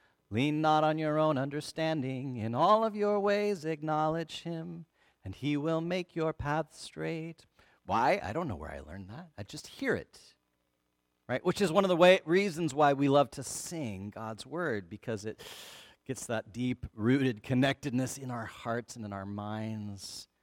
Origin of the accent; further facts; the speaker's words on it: the West, United States; I grew up in the West, and in the West, all the roads are straight, kind of grids, right?